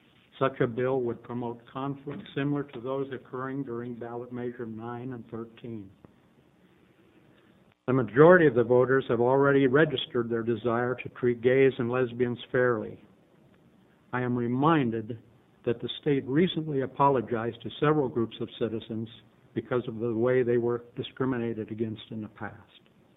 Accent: Portland, United States; I was born in Portland almost 74 years ago, and I've lived in the state for all of that time, with the exceptions of 23 years of active duty in the U.S. Navy.

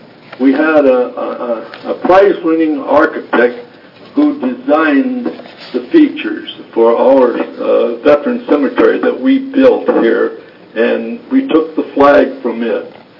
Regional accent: Minnesota, United States; My wife came from New York State, and I came from Minnesota.

